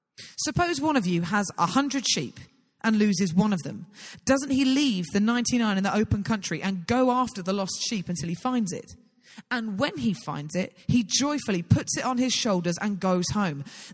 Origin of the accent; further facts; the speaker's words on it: York, Yorkshire and the Humber, United Kingdom; I'm from York, we've got a lovely stack load of students in my little church.